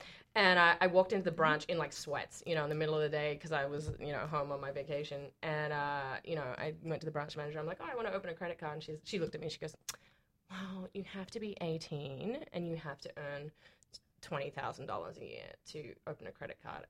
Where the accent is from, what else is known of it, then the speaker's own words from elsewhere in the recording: Australia; moved away; things that seem normal to me growing up in Australia, I get here